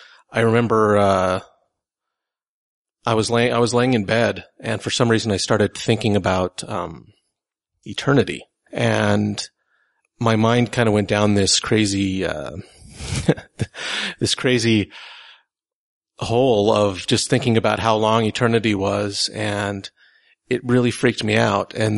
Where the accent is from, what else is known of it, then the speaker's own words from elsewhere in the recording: St. George, Utah, United States; also born or lived in Salt Lake City; I was born in Salt Lake City, actually, and then when I was about six, we moved to St. George, Utah, and then we moved a lot when I was young.